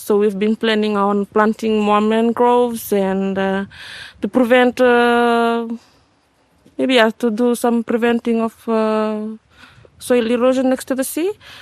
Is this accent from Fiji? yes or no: yes; Northern Division, Fiji; I'm originally from Karokotunua, the Kundrove, but I'm currently married here in the beautiful village of Ngarnivai.